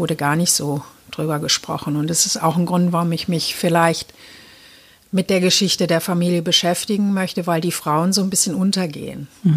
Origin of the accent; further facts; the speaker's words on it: Germany; born there; ich bin ja in der DDR geboren.